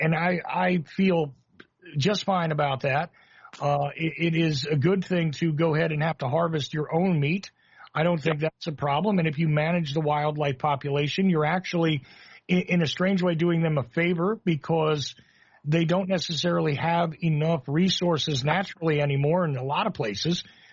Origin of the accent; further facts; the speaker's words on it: Northeast, United States; now in Macon, United States; It's not where I grew up, but I grew up in the Northeast, New York, New Jersey area